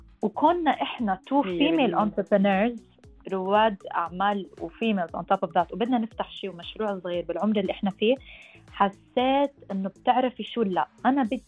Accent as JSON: {"language": "Arabic", "region": "Sharjah", "country": "United Arab Emirates", "tie": "born or raised there", "also_born_or_lived": "Montreal, Canada", "said": "أنا فلسطينية الأصل، مولودة أو كنت مولودة بالإمارات في الشارقة بالذات. عشت معظم حياتي هون، بس في تقريبا 6 سنين من حياتي عشتهم بكندا بمونتريال، وهناك I graduated school. بعدين إجيت رجعت للإمارات كمان مرة للجامعة."}